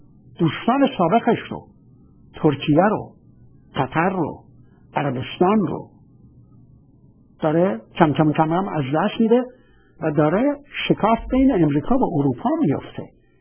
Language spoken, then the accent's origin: Persian; Iran; با اجازتون باید عرض بکنم که من اهل ایران هستم